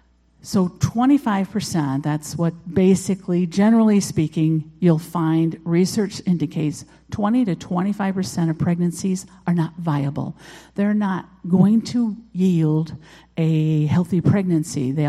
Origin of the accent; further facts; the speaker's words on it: Rochester, New York, United States; now in Warsaw, United States; as Pastor Jack has already said. We're from Warsaw. My husband and I met actually in Rochester, where we grew up, and then I met him when I was 16.